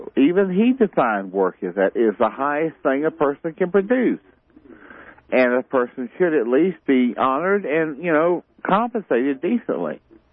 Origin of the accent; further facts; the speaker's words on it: South Carolina, United States; Oh, I'm from South Carolina. I know these people. I see them.